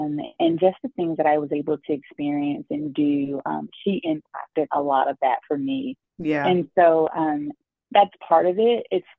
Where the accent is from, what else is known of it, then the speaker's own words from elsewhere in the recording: North Carolina, United States; also born or lived in Florida / Netherlands; now in Dallas, United States; I currently reside in Dallas, Texas, but I am originally from North Carolina, born and raised on the East Coast. 252, as we like to say.